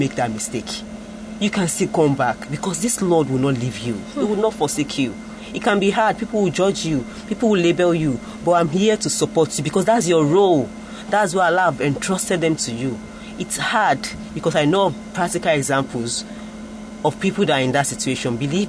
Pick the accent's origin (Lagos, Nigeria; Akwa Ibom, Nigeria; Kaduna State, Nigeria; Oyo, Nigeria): Lagos, Nigeria; Ajegunle; I grew up in Ajegunle now, ghetto, so I know the kind of life I was exposed to.